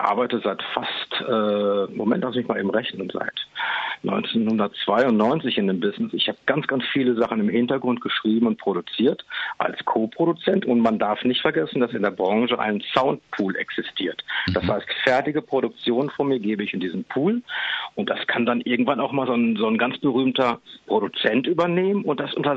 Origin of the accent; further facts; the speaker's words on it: Hamburg area, Germany; Ich bin bei Hamburg aufgewachsen